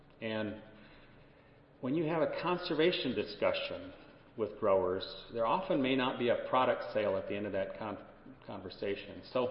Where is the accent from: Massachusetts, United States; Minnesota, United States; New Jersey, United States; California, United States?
Minnesota, United States; My home state of Minnesota has a lot of government agencies